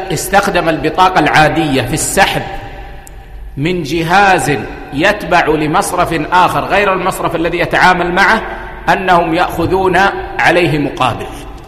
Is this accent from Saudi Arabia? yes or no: yes; Saudi Arabia; يعني عندنا في السعودية المبلغ لا يحسم من حساب العميل